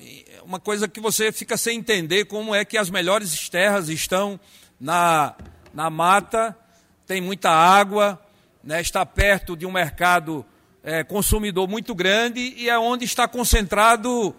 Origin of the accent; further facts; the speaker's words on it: Águas Belas, Pernambuco, Brazil; meu colega de região do Agreste, de Pernambuco, sou de Águas Belas